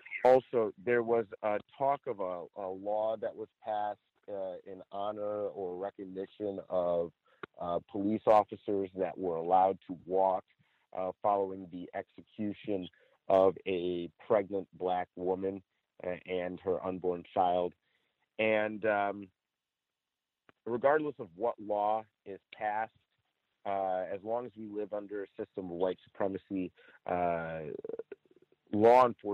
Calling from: Chino, California, United States; I'm calling from Chino, California.

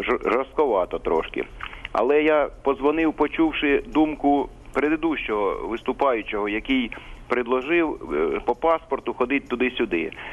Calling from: Kyiv, Ukraine

